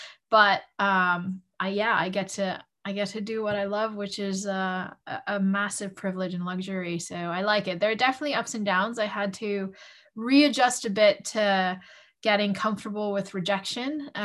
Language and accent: English; Netherlands; also born or lived in Philippines; I am Filipino and Dutch and American. I'm very fortunate. I grew up mostly in the Netherlands, but my mother's from the Philippines, so went home there a lot.